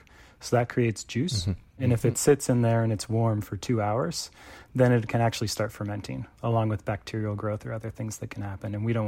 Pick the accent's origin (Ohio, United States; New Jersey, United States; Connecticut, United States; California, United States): California, United States; Quick background on me, born and raised in California where I currently live and make wine.